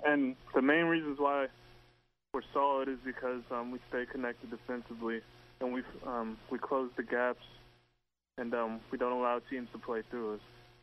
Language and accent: English; Kansas City, United States; I played for Sporting Kansas City Academy in high school, you know, because I grew up in Kansas City, and then I went to St. Louis University